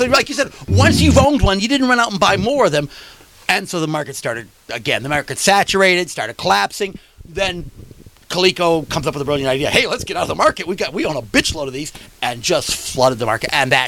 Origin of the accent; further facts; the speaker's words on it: New York, United States; I'm from New York.